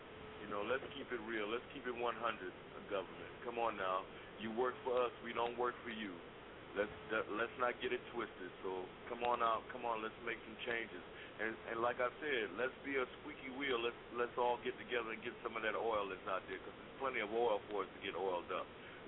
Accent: Brooklyn, New York, United States; a Knicks fan all of my life, because you know I'm originally from Brooklyn, so.

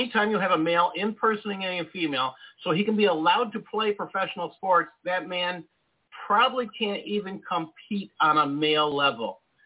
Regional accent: United States; and as an American, oh my gosh, how embarrassing.

